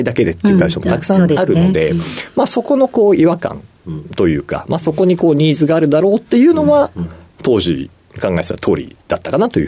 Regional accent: Mitaka, Tokyo, Japan; はい、東京の三鷹になります。

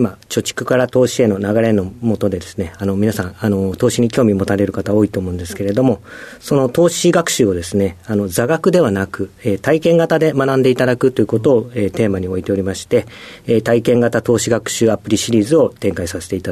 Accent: Inuyama, Aichi, Japan; 愛知県の、犬山市というところでございまして、岐阜県との県境でですね、犬山城という国王のお城がある市です。

